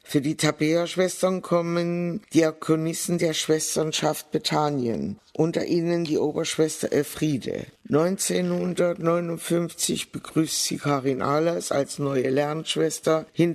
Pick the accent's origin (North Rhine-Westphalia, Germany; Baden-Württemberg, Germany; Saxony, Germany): Saxony, Germany; Leipzig; born there; Ich bin 1942 in Leipzig geboren.